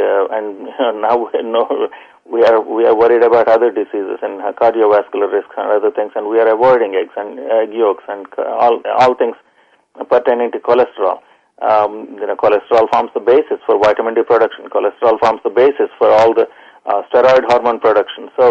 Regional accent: India; When I came from India, in India we have sun throughout the year.

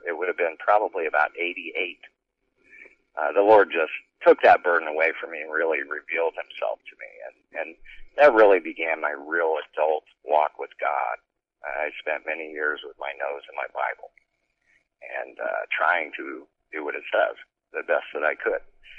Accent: Ralston, Nebraska, United States; I was born in Omaha, raised in Ralston, Nebraska.

